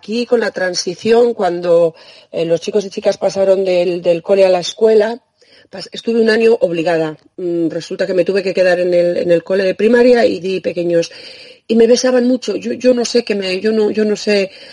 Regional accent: Burgos, Castile and León, Spain; also born or lived in Extremadura; aunque soy de Burgos, hice eso de la emigración

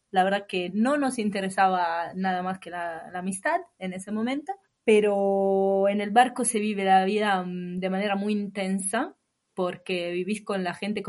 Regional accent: Imola, Emilia-Romagna, Italy; Spanish is a second language; Yo soy del norte de Italia, de un pueblo que se llama Imola, que si por alguien conoce es donde murió Ayrton Senna, el piloto de Fórmula 1. Pero la verdad es que yo también viví en lugares distintos. A los 19 me trasladé a Londres

